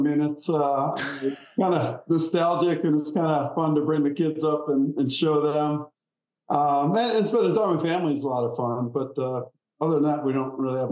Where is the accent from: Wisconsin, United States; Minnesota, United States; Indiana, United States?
Wisconsin, United States; just like every other kid growing up in Wisconsin.